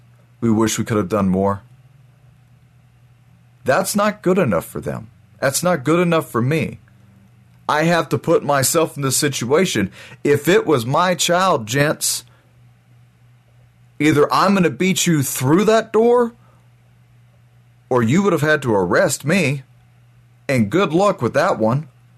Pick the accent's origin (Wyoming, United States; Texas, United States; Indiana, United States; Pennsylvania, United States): Texas, United States; I don't want to believe my officers did that, because as a Texan, those officers are mine.